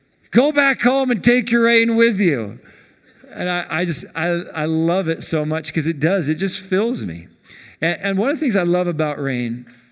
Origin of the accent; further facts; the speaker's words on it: Portland, Oregon, United States; Now, I'm from Portland, Oregon originally. I grew up in Portland.